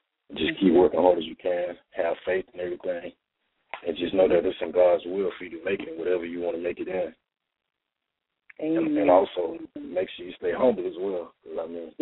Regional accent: Jacksonville, Florida, United States; you know, I'm from Jacksonville, Florida, and that's where I spent most of my life at.

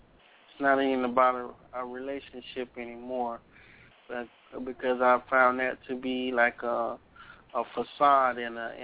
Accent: Fort Lauderdale, Florida, United States; I'm from Fort Lauderdale.

